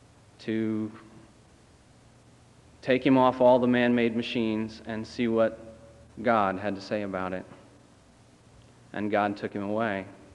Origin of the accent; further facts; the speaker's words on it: Albany, New York, United States; born there; I was born in Albany, New York, at Albany Medical Center, to parents of unknown heritage.